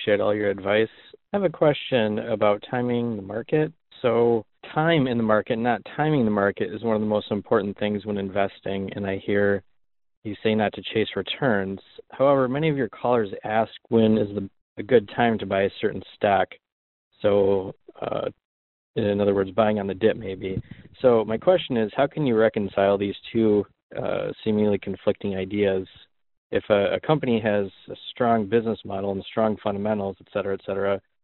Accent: Michigan, United States; I'm from Michigan.

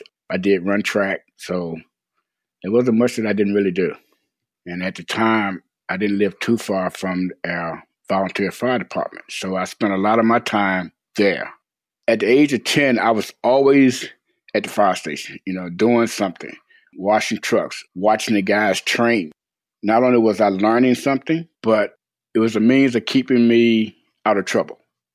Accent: Virginia, United States; I was born and raised in Hanover County, Virginia

